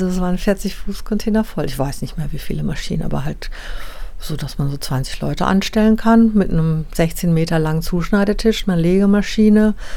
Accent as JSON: {"language": "German", "region": "Baden-Württemberg", "country": "Germany", "said": "Und im Schwarzwald, wo ich herkomme, war das eigentlich schon immer so"}